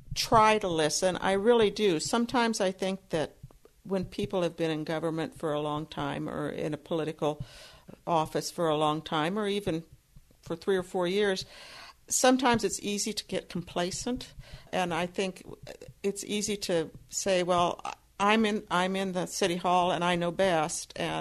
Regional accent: Keokuk, Iowa, United States; I was born and raised in Keokuk, and I can remember when it was a fairly booming town

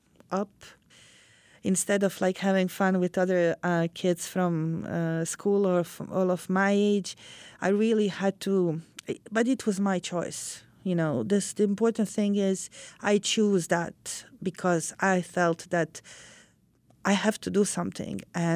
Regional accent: Zenica, Federation of Bosnia and Herzegovina, Bosnia & Herzegovina; English is a second language; when airplanes from our former joint state Yugoslavia, the GNA airplanes, bombed my hometown of Zenica.

